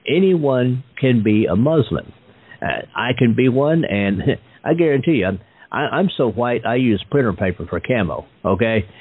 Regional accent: Texas, United States; And I grew up in Texas in the 1960s and 70s.

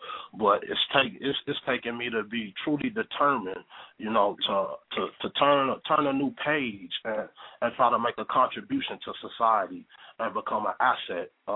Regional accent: Minneapolis, Minnesota, United States; I'm an individual who came up in an underserved community. I'm from Minneapolis, Minnesota, from North Minneapolis, and it's labeled as one of the most high crime areas here in our state.

